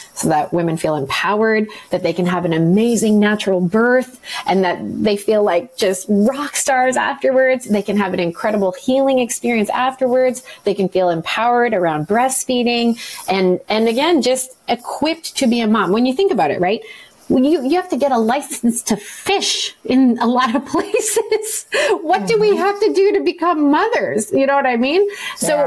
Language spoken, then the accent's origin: English; Philippines; I'm Filipino.